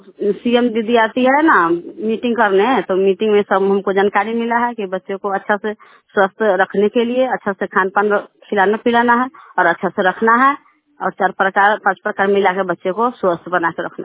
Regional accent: Jafrabad, Bihar, India; मैं जफराबाद के रहने वाली हूँ, सरैया पंचायत से बोल रही हूँ

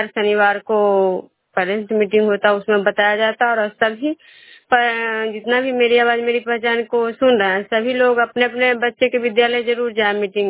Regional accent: Vishnupur, Bihar, India; मैं विष्णुपुर ग्राम खजरा पंचायत नालंदा जिला नगर नरसा प्रखंड की निवासी हूँ।

